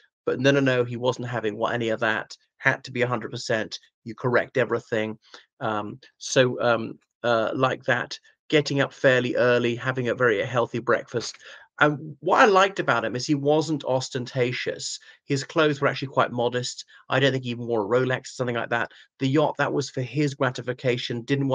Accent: Ireland; from Ireland.

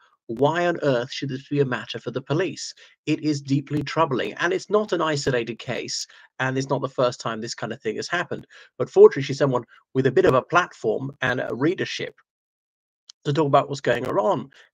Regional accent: Ireland; from Ireland.

